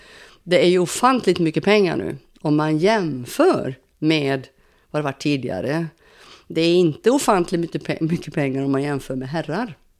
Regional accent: Sweden; now in Brazil; För mig som svensk så är det självklara saker som borde få ske.

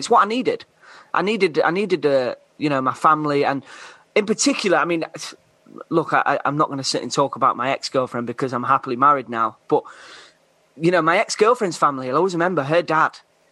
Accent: Grimsby, Yorkshire and the Humber, United Kingdom; I grew up in Grimsby.

